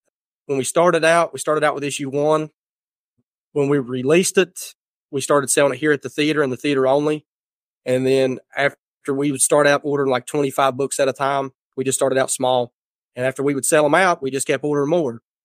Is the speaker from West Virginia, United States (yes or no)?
yes; Logan, West Virginia, United States; we're from Logan, West Virginia, and we're actually in a movie theater as we speak